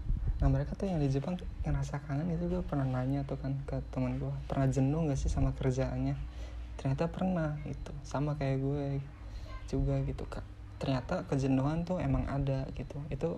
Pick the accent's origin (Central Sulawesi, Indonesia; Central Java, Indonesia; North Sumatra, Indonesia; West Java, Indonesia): West Java, Indonesia; Indramayu; now in Jakarta, Indonesia; Apalagi di kampung gue tuh sangat-sangat inilah. Ya walaupun gue suka sih di Indramayu